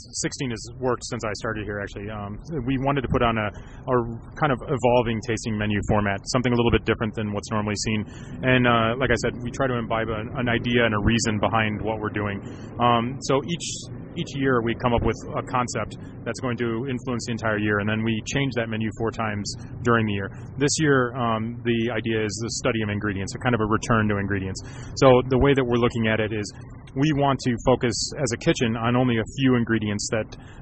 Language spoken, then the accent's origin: English; Michigan, United States; I grew up in Michigan, not far from Ann Arbor, actually